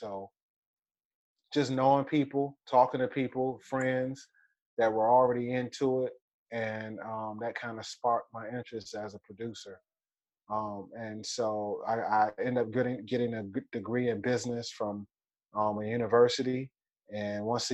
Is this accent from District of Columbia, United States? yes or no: yes; Washington, District of Columbia, United States; Well, I grew up in Washington, D.C., northeast section of Washington, D.C.